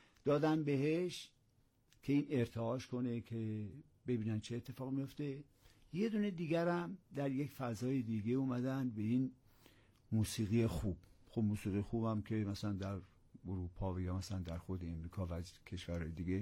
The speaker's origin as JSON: {"language": "Persian", "town": "Tehran", "region": "Tehran Province", "country": "Iran", "tie": "born there", "said": "من متولد 1330 هستم، در تهران هستم، به دنیا اومدم"}